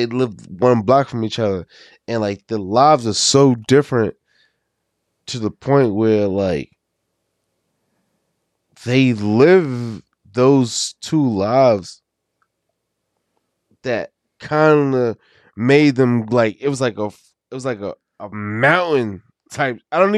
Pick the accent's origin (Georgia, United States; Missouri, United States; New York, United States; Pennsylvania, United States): New York, United States; Queens; And I understand the dynamic of that shit because I'm from Queens, right?